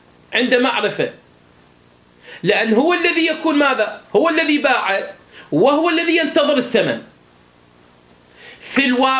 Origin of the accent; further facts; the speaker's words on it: Iraq; بس ما أعرفه بالنسبة إلى الكيلو المتداول عندنا في العراق